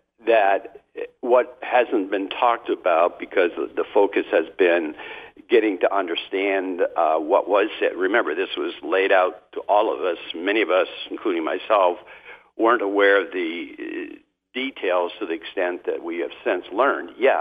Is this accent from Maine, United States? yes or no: yes; Presque Isle, Maine, United States; if you are in a rural area like my hometown of Presque Isle or in that region